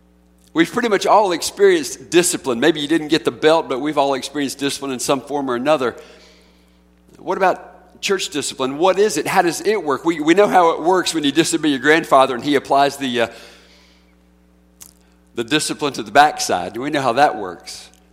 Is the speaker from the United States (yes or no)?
yes; Charlotte, North Carolina, United States; Now, I grew up in Charlotte, North Carolina, and they took a bunch of kids on this big old bus, and they did this a few different summers.